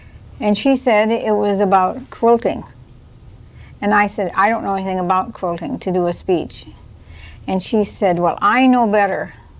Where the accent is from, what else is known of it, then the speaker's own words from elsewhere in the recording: Wisconsin, United States; moved away as an adult; now in Austin, United States; I lived in Wisconsin 20 years. And then I taught school in Dodgeville, Wisconsin 1 year. And then I was married the next year, which was 1940. And then we moved to Austin, Minnesota